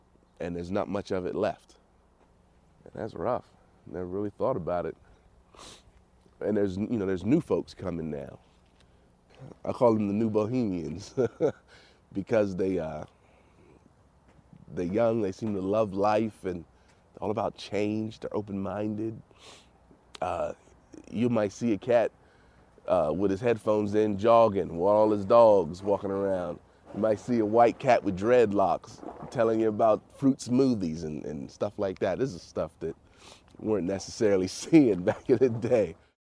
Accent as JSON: {"language": "English", "town": "Wheeling", "region": "West Virginia", "country": "United States", "said": "I am 40 years old. I'm from Wheeling, West Virginia, preferably East Wheeling"}